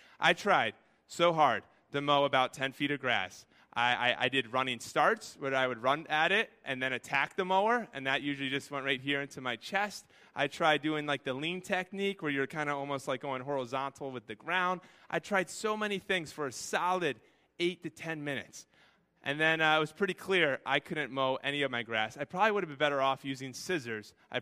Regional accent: Connecticut, United States; I remember when I was growing up in Connecticut, I remember some of the neighbors had some very tiny yards

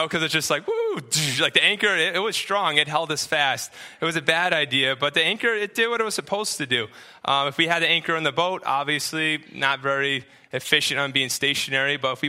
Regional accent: New Hampshire, United States; This is a picture of when I grew up in New Hampshire. This is a pond. My family's really blessed to live on this really cool pond, and this is right off my parents' backyard.

